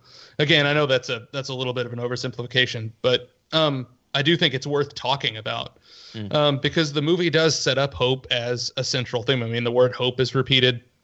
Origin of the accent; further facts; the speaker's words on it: Texas, United States; So like I'm from Texas, and the myth of the Alamo, the legend of the Alamo is huge in Texas.